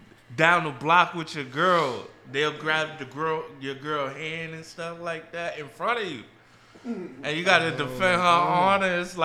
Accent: New York City, New York, United States; trying to start a family and growing up in New York City.

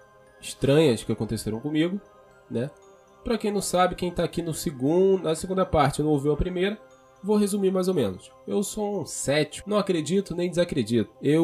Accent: Niterói, Rio de Janeiro, Brazil; Eu me mudei de cidade por conta do trabalho. Eu sou de Niterói. Eu acabei morando em Saquarema por um ano.

